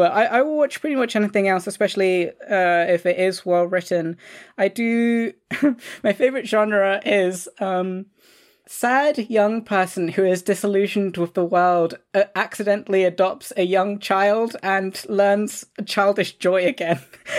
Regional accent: London, United Kingdom; I grew up in London

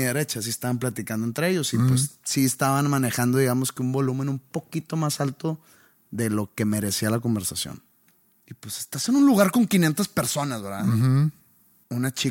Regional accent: Mexico; para que vean que soy mexicano y que le voy a México

